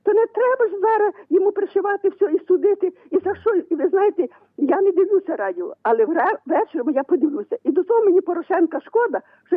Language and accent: Ukrainian; Khmelnytskyi Oblast, Ukraine; now in Rivne, Ukraine; Я в Рівно зараз живу, а сама я з Хмельницької області. Мені 90 років, я жива історія.